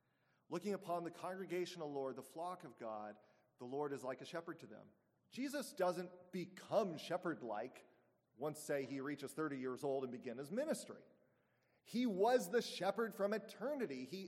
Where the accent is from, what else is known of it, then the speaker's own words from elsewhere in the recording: Denver, Colorado, United States; born there; I was born in October in Denver, Colorado, and it was unexpectedly very cold out.